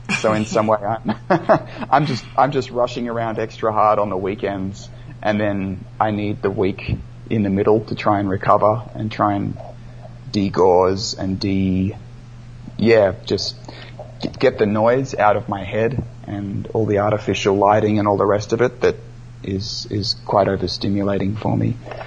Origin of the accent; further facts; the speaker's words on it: Victoria, Australia; Maybe Australians, you know, maybe we shouldn't be living here at all.